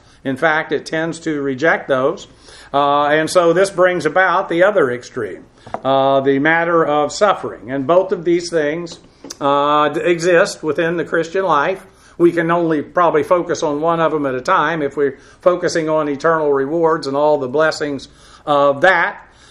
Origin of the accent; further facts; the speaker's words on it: United States; And so then, as an American, as you watch the country go down in various ways